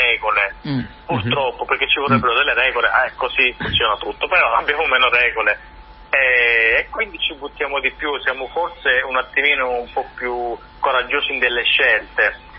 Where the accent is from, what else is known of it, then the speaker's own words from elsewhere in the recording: Calabria, Italy; moved away as an adult; Io sono calabrese